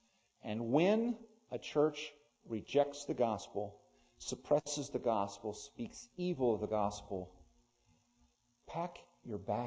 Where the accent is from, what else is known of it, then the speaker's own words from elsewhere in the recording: Morrisville, Pennsylvania, United States; of Morrisville, Pennsylvania, it's called First United Presbyterian at the time, of Morrisville, my hometown, just down the road from the Baptist church that I attended